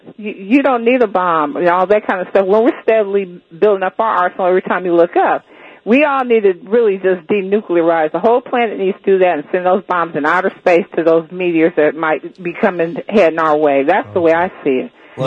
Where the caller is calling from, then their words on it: Los Angeles, California, United States; From L.A.